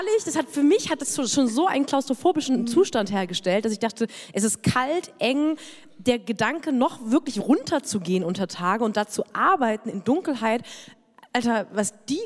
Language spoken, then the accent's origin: German; Baden-Württemberg, Germany; also born or lived in Lower Rhine; Und dann bin ich in Baden-Württemberg groß geworden, aber man kriegt ja den Niederrheiner raus aus dem Niederrhein, aber den Niederrhein nicht raus aus dem Niederrheiner. Das heißt, wir wohnen da seit 25 Jahren in Baden-Württemberg, meine Eltern, und wir sind immer noch die Zugezogenen